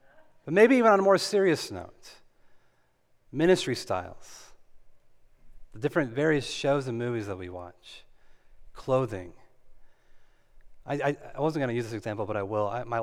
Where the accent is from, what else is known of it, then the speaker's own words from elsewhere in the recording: California, United States; because I'm from California. I learned to preach without shoes on, okay?